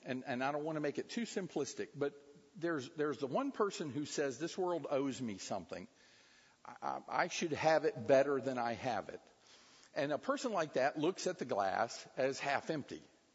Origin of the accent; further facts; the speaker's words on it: Tampa, Florida, United States; when I was a boy, I grew up here in Tampa.